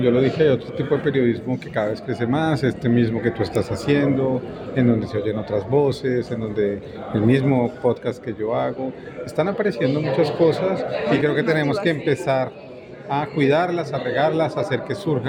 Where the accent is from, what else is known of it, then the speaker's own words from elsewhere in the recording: Colombia; Nosotros como colombianos vivimos en el país más biodiverso del mundo, o el segundo país más biodiverso del mundo